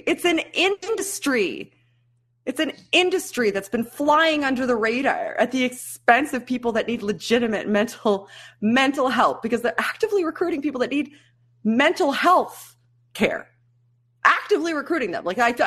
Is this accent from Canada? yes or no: yes; Canada; but I am Canadian. Your congressman's not going to listen to me.